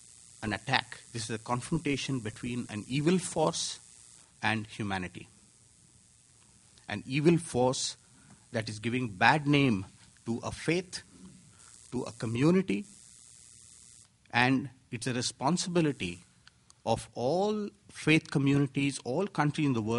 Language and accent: English; Mumbai, Maharashtra, India; I come from Mumbai.